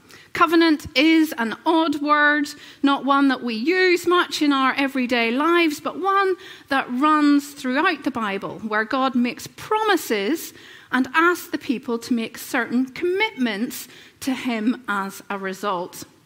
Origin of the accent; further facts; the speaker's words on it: Northern Ireland, United Kingdom; accent: Northern Irish; that's a really hard word for me to say with my Northern Irish accent.